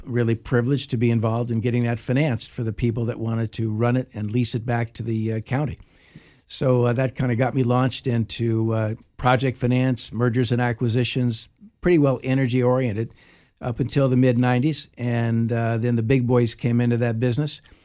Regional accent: Los Angeles, California, United States; Born and raised in East L.A., the home of the drive-by shooting.

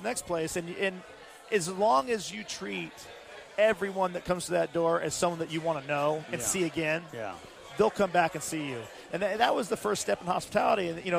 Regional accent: Visalia, California, United States; I grew up in California, but okay. Central California, Visalia.

